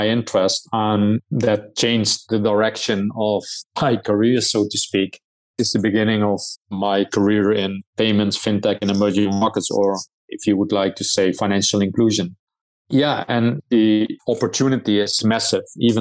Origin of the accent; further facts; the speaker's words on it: Netherlands; English is a second language; I grew up in the Netherlands, so hence my accent.